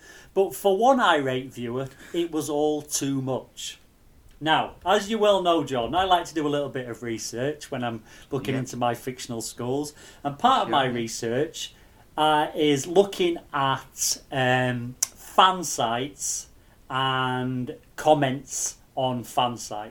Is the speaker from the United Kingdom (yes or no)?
yes; England, United Kingdom; which is a bit difficult from a boy from the for a boy from the north